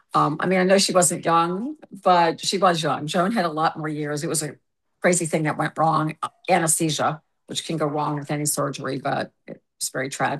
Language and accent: English; Louisiana, United States; well, I was from Louisiana, and I majored in communications from Loyola, and I'm a dancer.